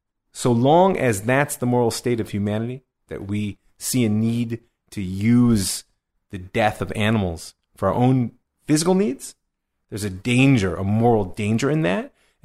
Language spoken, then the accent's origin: English; Cleveland, Ohio, United States; I grew up in Cleveland when the Indians were like a bad joke.